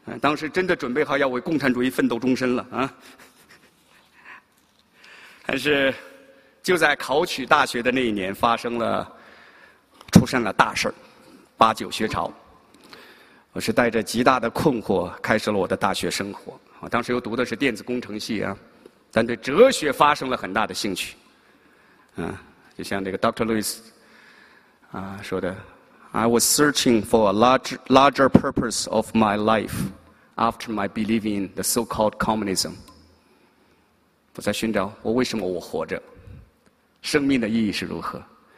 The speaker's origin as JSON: {"language": "Chinese", "country": "China", "tie": "born or raised there", "first_language": "Mandarin", "said": "我呢是在国内出生长大啊，外婆和妈妈都是基督徒"}